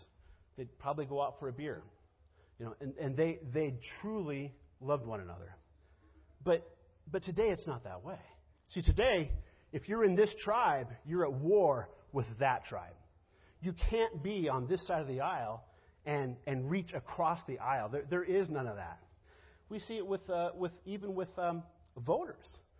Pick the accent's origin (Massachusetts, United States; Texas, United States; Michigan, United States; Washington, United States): Washington, United States; Spokane; some of the things I saw when I was growing up in Spokane and that kind of thing